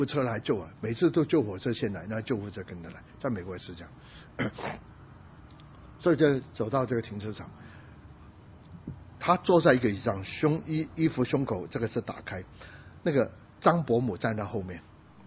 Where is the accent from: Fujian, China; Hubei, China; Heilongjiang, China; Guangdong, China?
Guangdong, China; 还有广东话，因为我是广东人